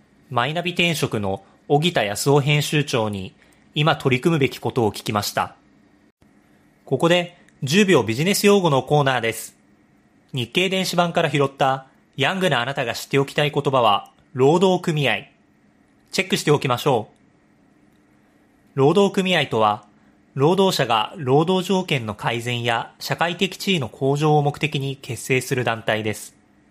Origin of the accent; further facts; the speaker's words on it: Kyushu, Japan; 僕の地元の九州の方でも結構な被害が出ていました。